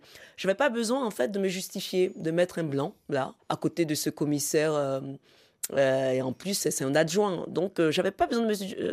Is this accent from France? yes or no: no; Côte d’Ivoire; en tout cas en Afrique, et puis aussi, enfin, plus particulièrement aussi chez moi, en Côte d'Ivoire.